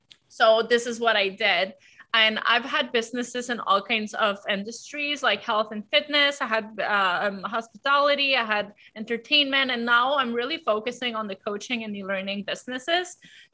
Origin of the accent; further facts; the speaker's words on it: Canada; I'm French Canadian. I come from a small village, and I moved out of that small village when I was 15 years old.